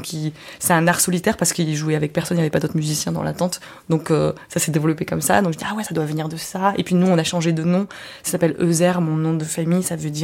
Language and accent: French; Turkey; Et même si mon père n'était pas musicien, en tant que turc, t'es obligé d'aller dans les mariages.